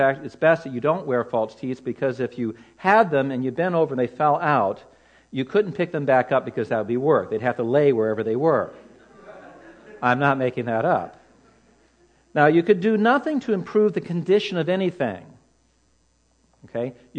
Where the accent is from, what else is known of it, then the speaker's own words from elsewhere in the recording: Los Angeles, California, United States; I know growing up in Los Angeles, there were sections where Jewish people congregated if there was a good synagogue there